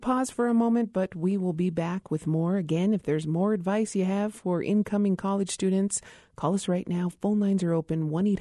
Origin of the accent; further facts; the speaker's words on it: Isleta Pueblo, New Mexico, United States; from Isleta Pueblo.